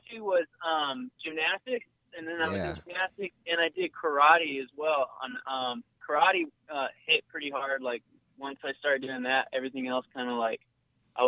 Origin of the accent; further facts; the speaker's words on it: Maple Ridge, British Columbia, Canada; I was born in Maple Ridge, British Columbia, Canada, which is about 45 minutes east of Vancouver. Yeah, grew up there.